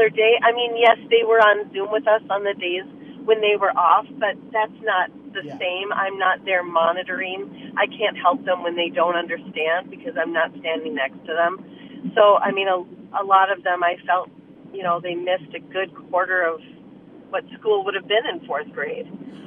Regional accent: Grand Rapids, Michigan, United States; that the first time I'm going to see them since the pandemic is going to be right here in Tim's, in my hometown.

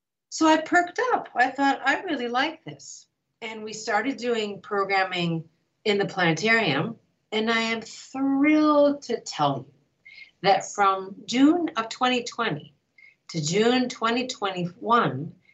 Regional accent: Greece; As you know, I grew up in Greece

